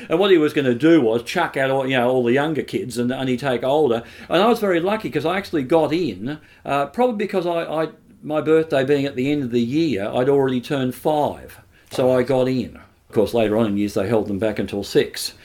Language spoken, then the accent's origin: English; Ferntree Gully, Victoria, Australia; I grew up in Ferntree Gully. Just on the main road, just on the corner actually of the road that goes down to Brennick Park.